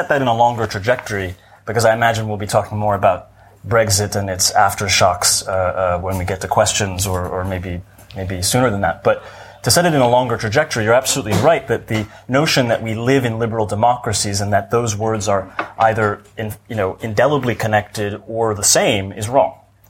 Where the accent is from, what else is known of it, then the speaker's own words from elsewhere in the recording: United States; Well, I'm an American, as you can tell.